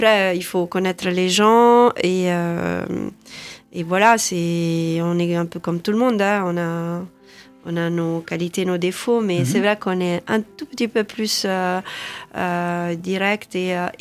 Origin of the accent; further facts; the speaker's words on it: Tuscany, Italy; born there; C'est mes racines, oui, c'est mes racines. Je suis née en Toscane.